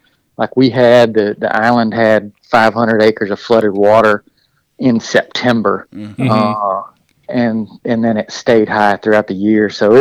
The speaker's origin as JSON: {"language": "English", "town": "West Point", "region": "Mississippi", "country": "United States", "said": "Yeah, so I'm from West Point, Mississippi, home of Mossy Oak."}